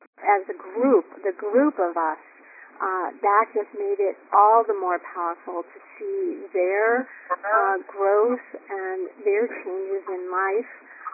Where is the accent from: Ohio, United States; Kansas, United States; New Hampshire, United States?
New Hampshire, United States; I'm from New Hampshire